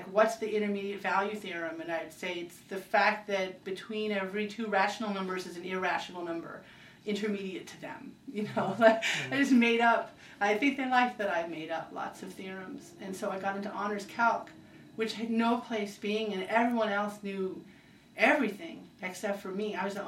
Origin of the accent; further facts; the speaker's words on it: Connecticut, United States; I grew up in Connecticut, but in the eastern part of Connecticut, like where it's very unpopulated there.